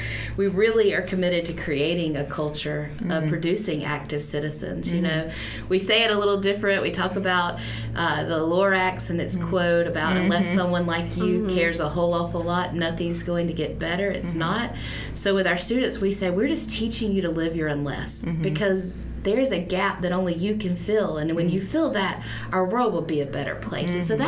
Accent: Alabama, United States; I'm originally from Alabama, as you heard

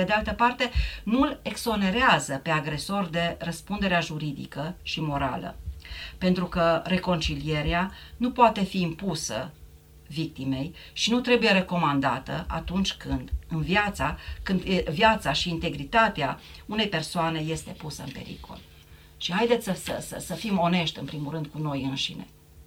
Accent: Romania; Deci haideți să luăm atitudine ca români.

